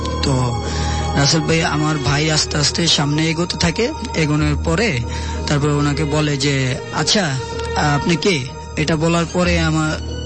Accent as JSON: {"language": "Bangla", "town": "Bhola", "region": "Barisal Division", "country": "Bangladesh", "said": "আমি ভোলা থেকে এসেছি।"}